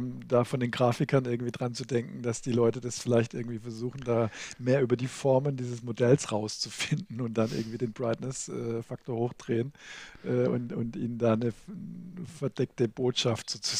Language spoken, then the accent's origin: German; Germany; man kriegt als Deutscher eigentlich fast ein bisschen Angst, muss ich sagen